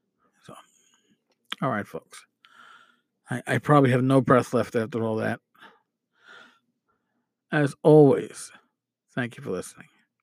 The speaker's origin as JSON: {"language": "English", "town": "New York City", "region": "New York", "country": "United States", "accent": "New York", "said": "Remember, I'm a New Yorker. I don't speak the King's English."}